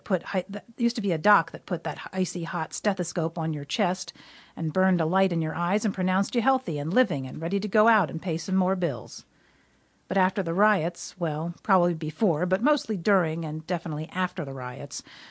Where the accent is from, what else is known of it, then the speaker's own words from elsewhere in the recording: Gaithersburg, Maryland, United States; but I'm from Maryland, so I like to give Baltimore a little fish.